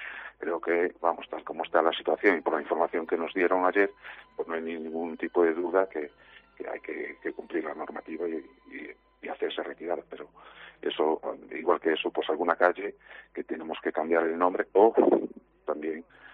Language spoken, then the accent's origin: Spanish; Neda, Galicia, Spain; Yo personalmente soy de Neda